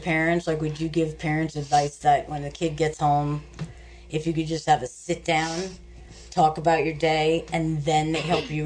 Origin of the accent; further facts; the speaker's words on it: East Coast, United States; growing up in the East Coast like we did. It was like, you know, tons of snow and freezing